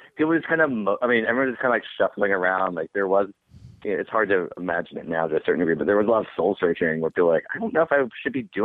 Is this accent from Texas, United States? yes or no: yes; Texas, United States; also born or lived in Montreal, Canada; Oh, yeah, I just went to school there. I'm from Texas.